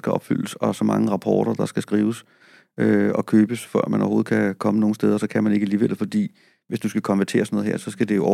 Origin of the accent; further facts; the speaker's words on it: Frederiksværk, Capital Region of Denmark, Denmark; Jeg har også skammet mig over, at jeg var fra Frederiksværk